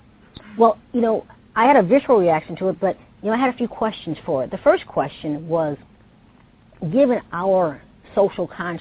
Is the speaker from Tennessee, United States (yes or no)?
no; St. Louis, Missouri, United States; it's my hometown in St. Louis, where police departments have decided that they can take this a bit further.